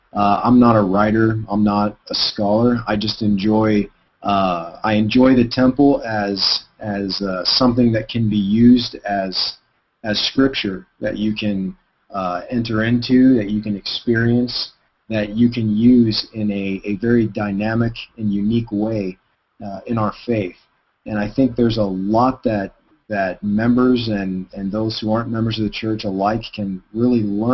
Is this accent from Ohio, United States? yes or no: no; Texas, United States; now in Las Vegas, United States; I was just saying I grew up in Texas. I live in Las Vegas now